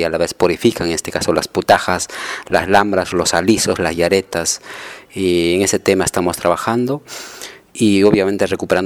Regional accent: Ayacucho, Peru; soy de origen de Ayacucho. Vengo trabajando en Apurímac y Ayacucho

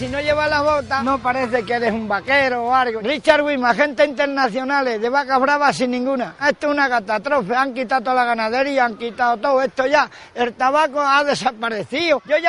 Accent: Italy; ¡Ah, yo qué sé! Soy de Italia, me trajeron una maleta.

